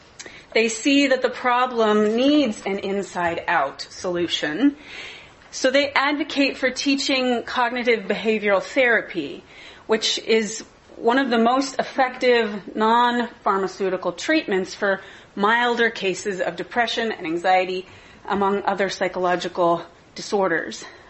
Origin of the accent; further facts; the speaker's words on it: California, United States; I grew up in California in the public schools during the height of the self-esteem movement.